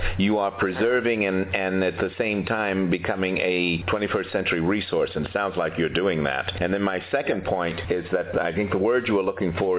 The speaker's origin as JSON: {"language": "English", "region": "New York", "country": "United States", "lives_now": "Charlottesville, United States", "said": "I came from New York and the soap opera world"}